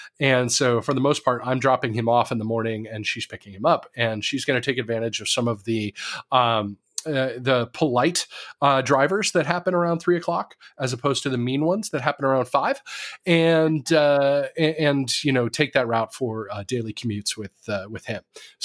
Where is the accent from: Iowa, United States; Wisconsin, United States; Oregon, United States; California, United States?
California, United States; Davis; I grew up in a cycling community. I grew up in Davis, California, and where everybody bikes everywhere for every reason.